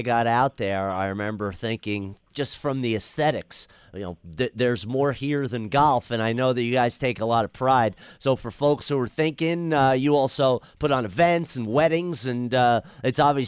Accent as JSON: {"language": "English", "region": "New York", "country": "United States", "tie": "born or raised there", "said": "growing up outside of New York, living outside of Philly"}